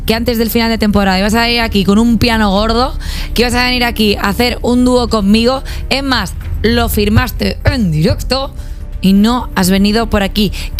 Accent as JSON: {"language": "Spanish", "town": "Reus", "region": "Catalonia", "country": "Spain", "said": "que yo soy de Reus, pavo"}